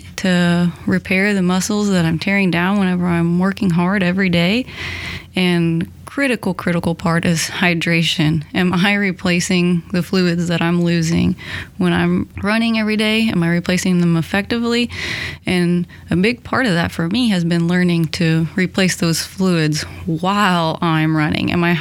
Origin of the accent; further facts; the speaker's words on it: Oklahoma, United States; but I'm from Oklahoma originally, so I was excited to come back to Oklahoma for a graduate degree